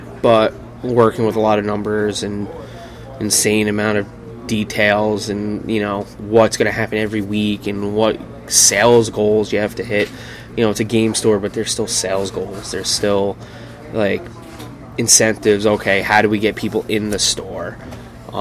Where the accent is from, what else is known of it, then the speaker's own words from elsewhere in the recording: Cairo, New York, United States; I'm from Caro.